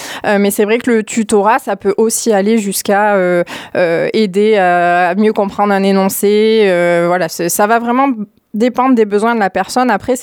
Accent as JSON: {"language": "French", "town": "Mende", "region": "Occitanie", "country": "France", "moved": "as an adult", "said": "moi, je suis originaire de Mende, donc pure lausérienne. Je suis partie il y a 20 ans pour faire mes études, comme beaucoup de lycéens en Lozère. Je suis partie à Toulouse"}